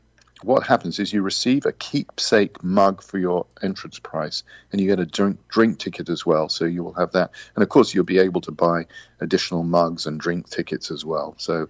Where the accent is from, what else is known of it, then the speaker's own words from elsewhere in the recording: England, United Kingdom; now in United States; Yes, sort of growing up in England, of course, I had an unfair advantage on you Americans because we regularly ate lamb either from England or Wales or Scotland or from Australia and New Zealand.